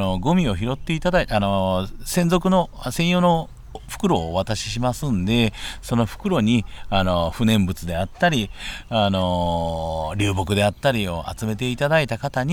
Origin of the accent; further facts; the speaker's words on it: Kansai, Japan; 関西人のまあまあ関西人だから串カツっていうわけじゃないですけど